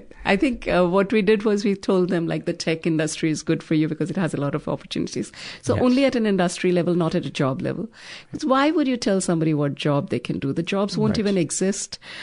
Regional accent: Delhi, India

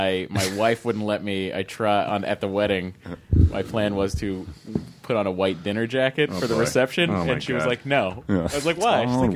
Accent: United States; I call them Omegas. I'm American.

